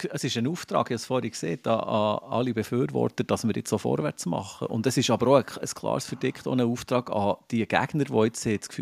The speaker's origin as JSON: {"language": "German", "region": "Bern", "country": "Switzerland", "said": "Wir haben bei uns im Berner Oberland Adelbodenlenk"}